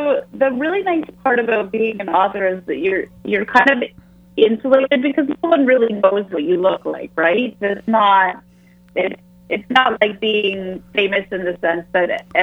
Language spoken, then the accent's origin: English; Niagara, Ontario, Canada; now in Toronto, Canada; I grew up in Niagara, and I live in Toronto. I'm in Ontario, so I'm just outside of Toronto. So I'm about an hour away from where I grew up.